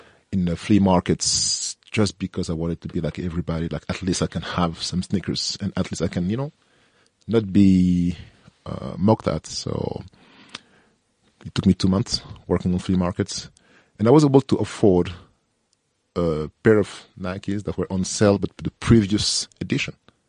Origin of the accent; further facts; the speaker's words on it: France; Yeah, that was my reality growing up in France.